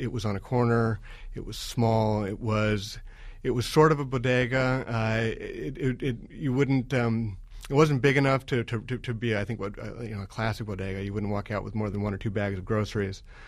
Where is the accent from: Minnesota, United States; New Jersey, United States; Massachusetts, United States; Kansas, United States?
Massachusetts, United States; Boston; No. I grew up in Boston, and that's where my family's come from for a long, long time.